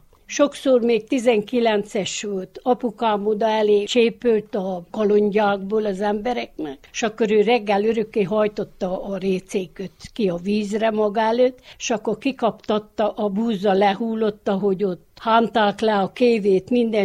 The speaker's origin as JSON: {"language": "Hungarian", "town": "Városfalva", "region": "Harghita", "country": "Romania", "said": "Városfalváról. 39-ben születtem"}